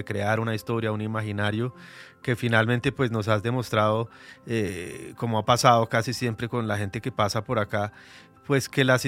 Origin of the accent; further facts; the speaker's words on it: Colombia; contar esas historias nuestras también, que es tan importante para todos como colombianos.